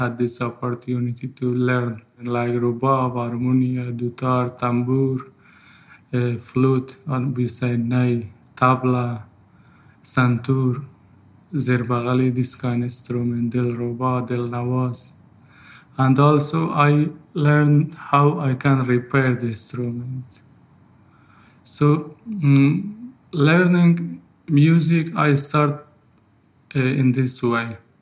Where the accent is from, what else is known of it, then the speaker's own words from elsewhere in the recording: Herat, Afghanistan; born there; first language Farsi; English is a second language; from Afghanistan. I born in 1990 in Herat city, west part of Afghanistan. It's a city, old city, border to Iran and to Turkmenistan, and we people talk Farsi. My mother tongue is Farsi.